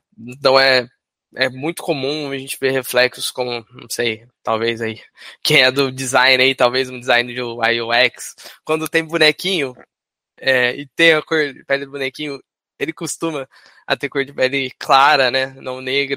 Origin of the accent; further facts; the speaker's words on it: Campinas, São Paulo, Brazil; Eu sou aqui de Campinas